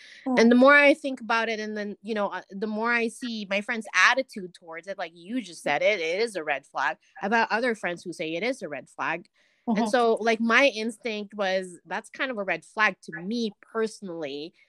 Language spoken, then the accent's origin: English; Philippines; that has nothing to do with, like, my identity as a Filipino.